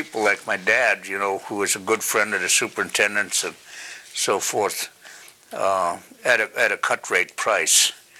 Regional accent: Seldovia, Alaska, United States; So growing up in Saldovia was interesting that I don't know of any kid that didn't have to do chores.

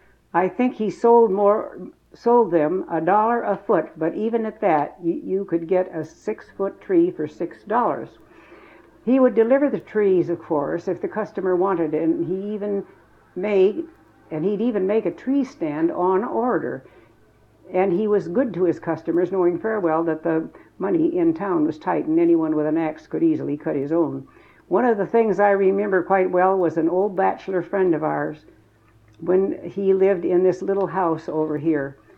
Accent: Fairbanks, Alaska, United States; I'm awfully glad that I was born in Christmas, in Fairbanks, yeah, with Christmas. The fact that we had such freedom here, we had all to behave and mind and do what our fathers and mothers told us, but it was a nice place to grow up

